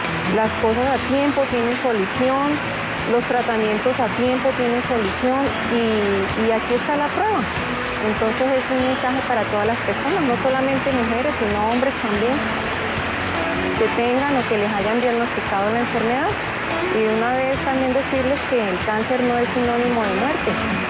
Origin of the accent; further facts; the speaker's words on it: Neiva, Huila, Colombia; now in Bogotá, Colombia; llegué al Instituto Nacional de Cancerología, acá en la ciudad de Bogotá, vengo de la ciudad de Neiva.